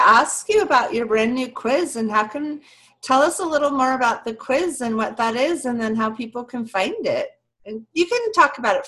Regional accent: California, United States; So, born and raised in California, always drawn to Malibu, right?

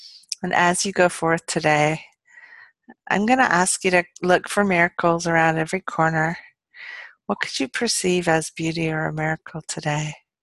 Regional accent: Palo Alto, California, United States; I grew up in Palo Alto, California

